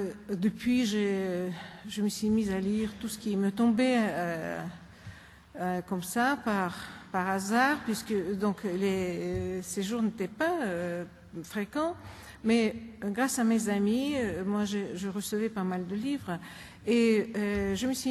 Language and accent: French; Udmurtia, Russia; Et je viens de Russie, c'est une région qui se trouve entre la Volga et l'Oural et dont le chef-lieu est Ijevsk